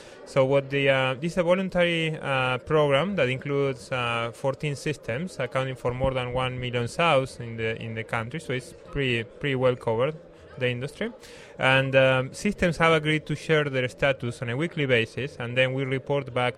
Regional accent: Argentina; now in United States; Well, I'm originally from Argentina.

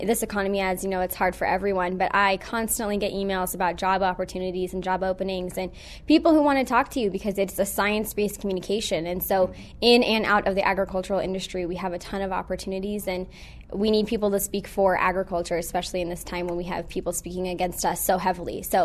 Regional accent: California, United States; Originally, I'm from California.

